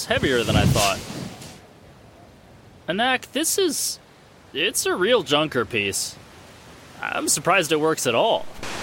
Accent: California, United States; moved away as an adult; You know we're from Central California, right?

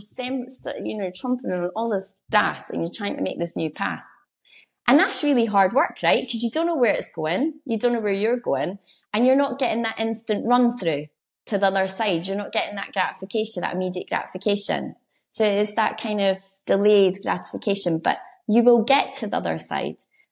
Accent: Edinburgh, Scotland, United Kingdom; I'm from Edinburgh, so I'm not a country girl

